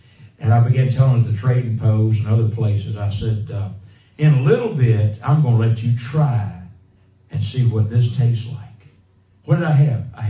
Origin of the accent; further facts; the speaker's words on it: United States; this is American peanut butter. I'm American.